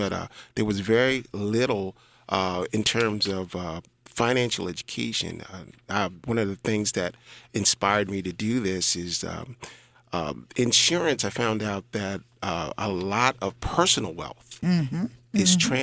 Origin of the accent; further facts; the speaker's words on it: Maryland, United States; now in Baltimore, United States; I've been in Baltimore for the last 30 years. I'm originally from the Washington, D.C., Prince George's County area. Came to Baltimore to go to the Maryland Institute College of Art.